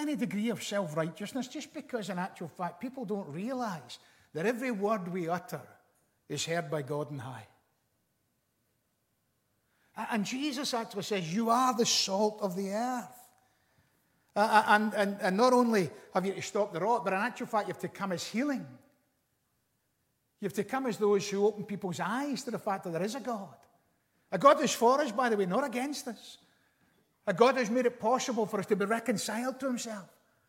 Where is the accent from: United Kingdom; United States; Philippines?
United Kingdom; Glasgow, Scotland; also born or lived in Springburn; I remember growing up in Knightswood in Glasgow. Born in Springburn, brought up in Knightswood. And I remember growing up in Knightswood in Glasgow.